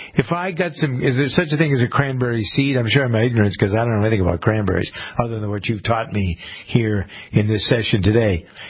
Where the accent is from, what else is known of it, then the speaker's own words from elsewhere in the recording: Framingham, Massachusetts, United States; Henry Hall was a native of my hometown of Framingham, Massachusetts.